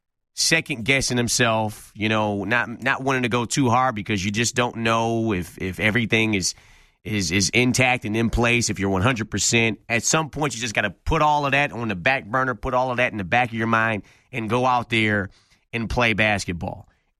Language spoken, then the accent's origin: English; Detroit, Michigan, United States; I stayed in state when I came to Michigan State. I'm from Detroit.